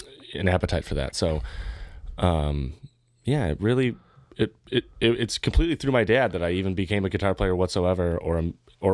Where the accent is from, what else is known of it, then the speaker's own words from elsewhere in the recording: Tulsa, Oklahoma, United States; But I grew up in Tulsa, Oklahoma, and so my earliest musical memories were with my dad's CD collection.